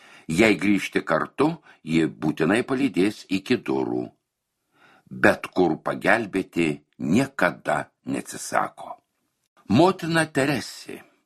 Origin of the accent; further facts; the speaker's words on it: Aukštaitija, Lithuania; nes aš tikra aukštaitė, o ji tikra žemaitė.